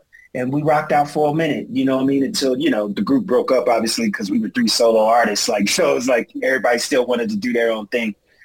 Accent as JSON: {"language": "English", "town": "Willingboro", "region": "New Jersey", "country": "United States", "tie": "born or raised there", "said": "It was me and two people from my hometown from Willingboro, … and …."}